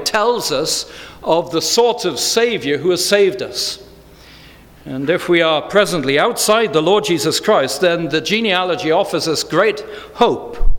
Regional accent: Wales, United Kingdom; I remember growing up in Wales

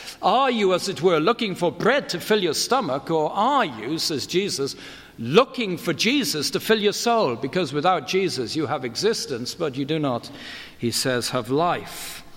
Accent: United Kingdom; now in United States; I said, I'm from Britain, but I live in America.

